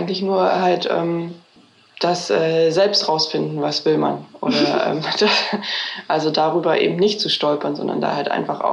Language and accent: German; Berlin, Germany; Also ich bin ja in Berlin hier aufgewachsen. Ich bin hier auch zur Schule gegangen und habe nach dem Abitur dann angefangen zu studieren hier in Berlin.